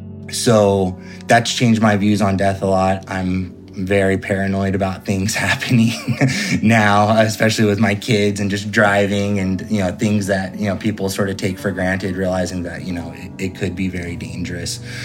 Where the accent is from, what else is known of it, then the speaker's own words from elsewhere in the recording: Fresno, California, United States; I'm from Fresno, California.